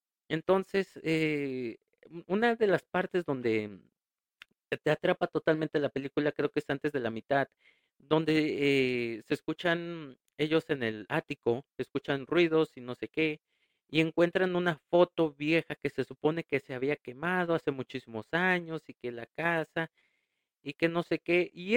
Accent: Mexico; como decimos aquí en México y como dicen en mi pueblo, me cayó bien gorila, o sea, bien gordo

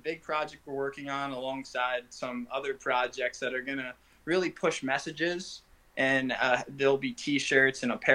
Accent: Florida, United States; I'm from Florida.

